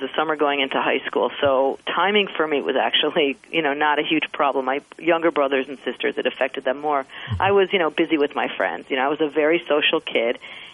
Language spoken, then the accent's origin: English; Wilmette, Illinois, United States; I was born in Wilmette, Illinois, which is about, you know, a half hour from the city